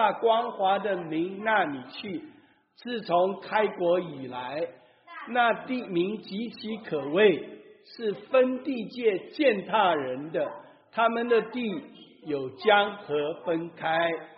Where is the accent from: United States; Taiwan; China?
United States; 所以我也是美国人，我也很光荣，因为美国很强大。